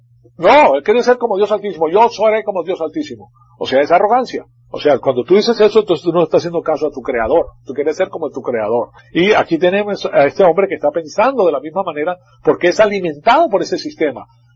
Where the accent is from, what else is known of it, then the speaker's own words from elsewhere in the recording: Venezuela; moved away; yo cuando vine de Sudamérica, cuando vengo de Venezuela, como venía de familias muy pudientes